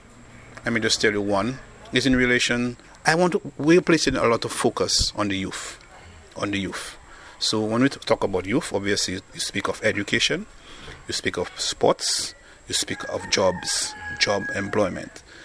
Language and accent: English; Roseau, Saint George, Dominica; I know the people of the Roseau South constituency. I was born and bred there. I was raised up in the Roseau South constituency.